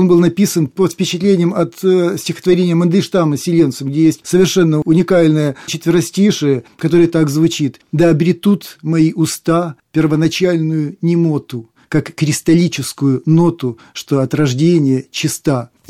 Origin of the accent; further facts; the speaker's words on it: Zhytomyr, Zhytomyr Oblast, Ukraine; born there; Я родился в маленьком украинском городе Житомире.